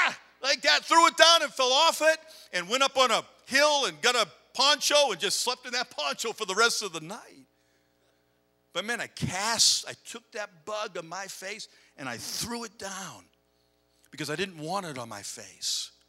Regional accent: East Coast, United States; I'm from the East Coast, I was out in the military on the West Coast

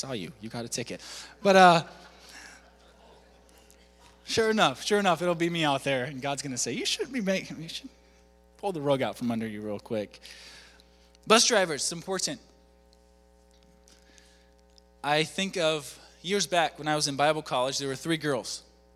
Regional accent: Florida, United States; born there; Well, I was born in Florida and grew up here, right? And so I didn't grow up with, you know, just, that's okay, okay?

